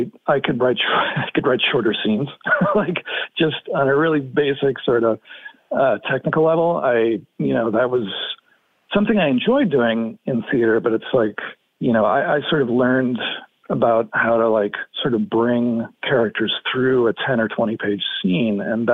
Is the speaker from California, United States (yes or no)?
yes; San Francisco, California, United States; born there; now in New York City, United States; I was born in San Francisco, raised mostly by my mother, and then I went back east for college, and I moved to New York City the day after I graduated